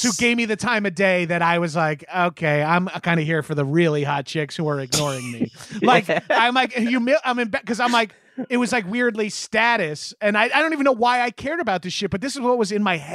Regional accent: New York, United States; But as a New Yorker, it's a safe bet that, going into the white school

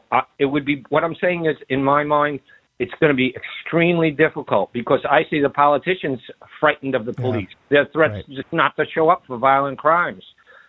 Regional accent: New York, United States; You know, I'm a New Yorker. I was in the city when the police attacked the crowd around Tompkins Square Park in like 1990.

